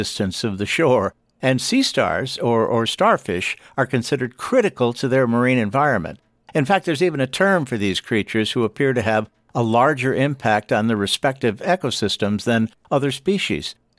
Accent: Michigan, United States; the church I attended when I was a kid growing up in Michigan was dedicated to the Blessed Virgin Mary, and it was called Our Lady Star of the Sea.

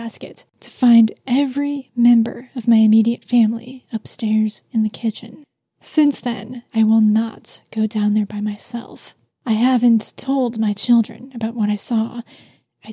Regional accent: Midwest, United States; Now, I'm from the Midwest, so I am no stranger to basements. We have basements all over the place because of tornadoes.

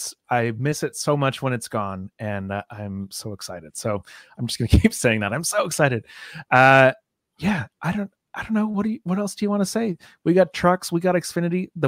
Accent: Canada; Matt, especially for us Canadians. Represent. Matt's on the farther side of the coast away from me, but we're still Canadian and we're proud of it.

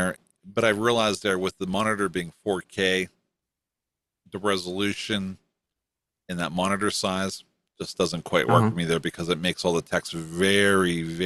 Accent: Pittsburgh, Pennsylvania, United States; See, I never used the word yens, even though I'm basically from Pittsburgh.

